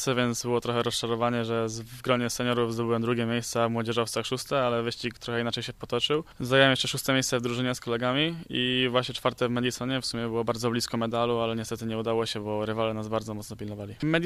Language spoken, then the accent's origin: Polish; Zielona Góra, Lubusz Voivodeship, Poland; Pochodzę z Zielonej Góry i mój dziadek zawsze wspierał mnie w mojej pasji